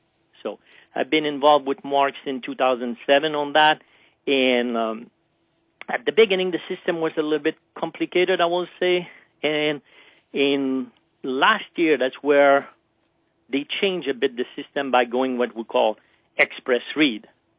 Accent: Montreal, Quebec, Canada; now in Maui, United States; I'm originally from Montreal in Canada, but I've been fortunate enough to call Maui home for the last 10 years.

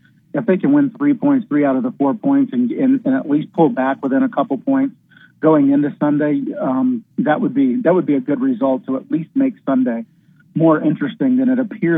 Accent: United States; I really, yes, I'm an American, but I'm here root for the story

